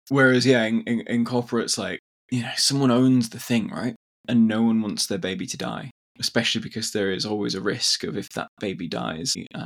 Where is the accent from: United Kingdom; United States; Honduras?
United Kingdom; Bradford, Yorkshire and the Humber; I grew up in Bradford. It's an ex. It was an incredibly wealthy city in the 1800s of Britain during the Industrial Revolution